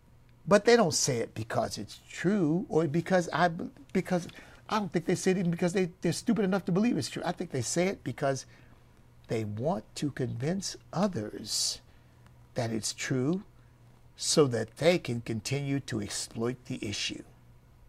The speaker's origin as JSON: {"language": "English", "town": "Charlotte", "region": "North Carolina", "country": "United States", "said": "this big event we had in my home state down in Charlotte"}